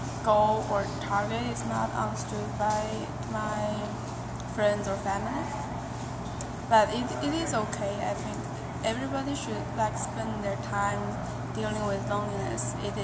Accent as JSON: {"language": "English", "country": "China", "second_language": "English", "moved": "as an adult", "lives_now": "Vancouver, Canada", "said": "And I'm coming from China."}